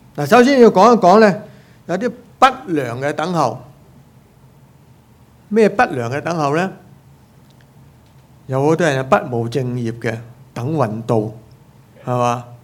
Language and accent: Cantonese; Hong Kong; 我们都是香港人，我们要坦白承认